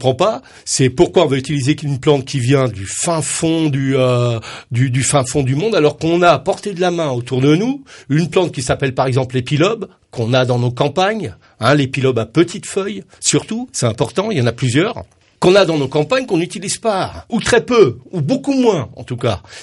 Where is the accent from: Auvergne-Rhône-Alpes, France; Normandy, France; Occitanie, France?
Occitanie, France; Lescure-d'Albigeois; donc je viens de l'Escure d'Albigeois, alors un petit village à côté d'Albi.